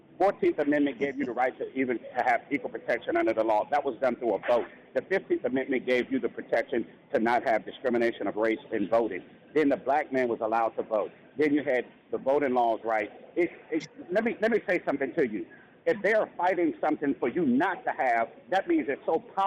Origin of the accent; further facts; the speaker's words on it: Virginia, United States; I'm from Halifax County, Virginia. … for the record, Halifax County, Virginia. I'm two counties from Farmville, from that county.